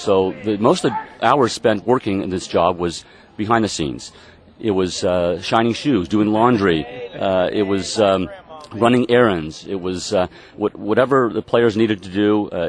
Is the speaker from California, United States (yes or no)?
yes; San Francisco, California, United States; As a Cub bat boy, he, knowing I was from San Francisco, he would try to get me clapping to start a rally for the Cubs.